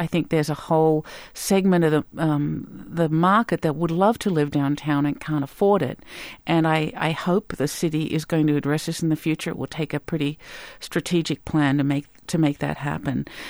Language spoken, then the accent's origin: English; Australia; also born or lived in New York City; now in Pittsburgh, United States; I'm not a Pittsburgher originally. I grew up in Australia, and I went to school in New York City.